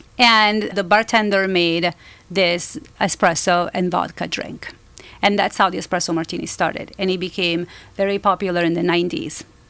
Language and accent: English; Naples, Campania, Italy; English is a second language; I'm Italian. I'm from Naples, south of Italy. Coffee is in my vein.